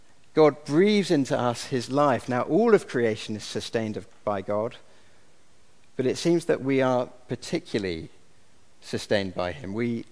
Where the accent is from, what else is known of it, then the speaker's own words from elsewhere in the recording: Scotland, United Kingdom; I remember when I was growing up in Scotland, because it was Scotland, we had a lot of space, we had a big garden